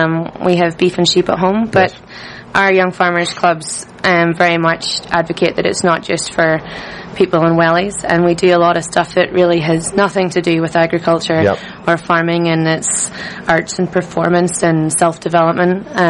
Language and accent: English; Northern Ireland, United Kingdom; I'm from County Antrim in Northern Ireland.